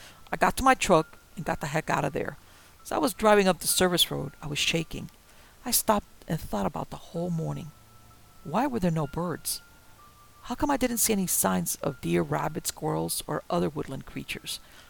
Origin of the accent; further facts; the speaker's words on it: the South, United States; Here's some background information about me. I was born and raised in the South.